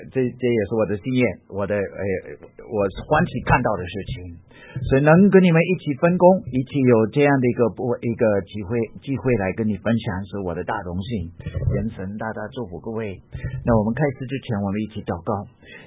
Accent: Taiwan; accent: Minnan; 所以我的口音有一点改变。我本来的闽南腔就很重的，非常重的。你可以，但是后来呢，我就渐渐的跟着大陆人，这个后来那个改变了一点，那现在就变成这三种的口音都混在一起，南腔北调的

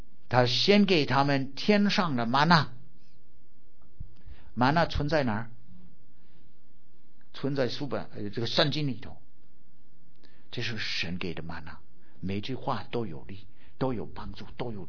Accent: United States; 我说美国土生土长的，我就没有方向了

